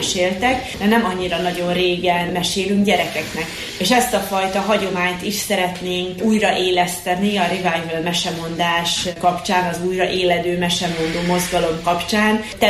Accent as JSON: {"language": "Hungarian", "country": "Hungary", "said": "Hát magyarok vagyunk."}